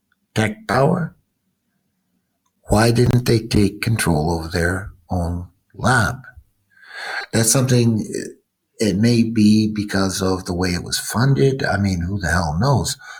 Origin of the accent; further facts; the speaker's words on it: Boston, Massachusetts, United States; I'm from Boston.